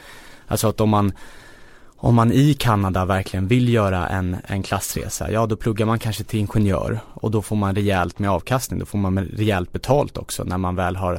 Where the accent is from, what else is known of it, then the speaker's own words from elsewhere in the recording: Kista, Stockholm County, Sweden; also born or lived in Husby; om man till exempel som jag är född och uppvuxen i Kista och Husby